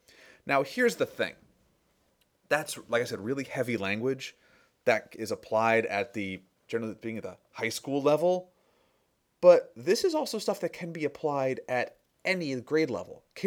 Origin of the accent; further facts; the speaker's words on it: Connecticut, United States; moved away; I'm from away. I'm not originally from Maine, I'm from Connecticut.